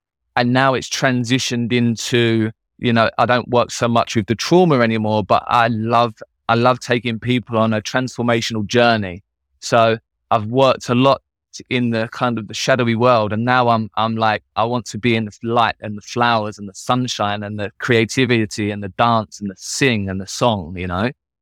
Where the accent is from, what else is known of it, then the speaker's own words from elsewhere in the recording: London, United Kingdom; I was born in London, but grew up in London, in England, for most of my life.